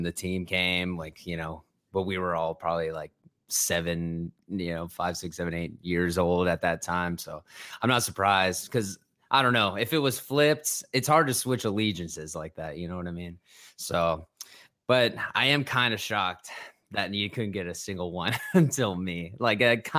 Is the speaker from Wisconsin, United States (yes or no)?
no; New Jersey, United States; born there; now in Ohio, United States; So my dad, he worked for MSG Network in New York. I was born in New Jersey.